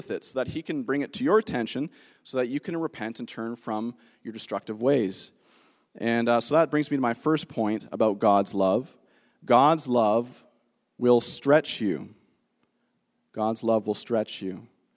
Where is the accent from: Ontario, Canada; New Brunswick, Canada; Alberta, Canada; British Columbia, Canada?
Ontario, Canada; Meaford; When I was younger, I grew up in Meaford, and we lived near the high school, if you guys know Meaford at all, and down at the end of the road is Georgian Bay.